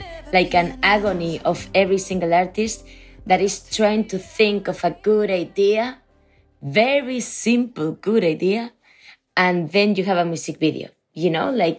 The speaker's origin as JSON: {"language": "English", "country": "Spain", "said": "We are from Spain, and you're listening to Pop Filter"}